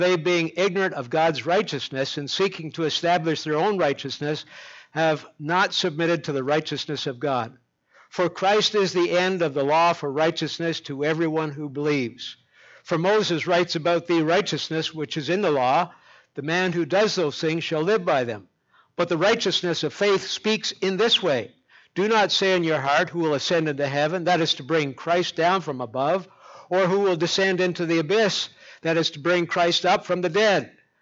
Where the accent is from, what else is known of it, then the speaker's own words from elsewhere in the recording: Canada; And you know, hey, we're Canadian, right? Snow, all that stuff that comes with the seasons and all that.